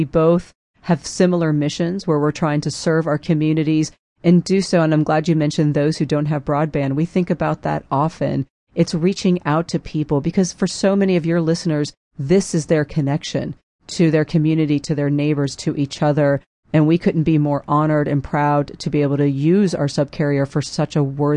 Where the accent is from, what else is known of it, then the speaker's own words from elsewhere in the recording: New Jersey, United States; I'm from New Jersey. Yes, I'm opinionated.